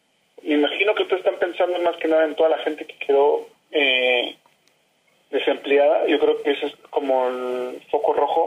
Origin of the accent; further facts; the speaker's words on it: Oaxaca, Mexico; Bueno, soy de Oaxaca, son de valles centrales, se compone con 8 regiones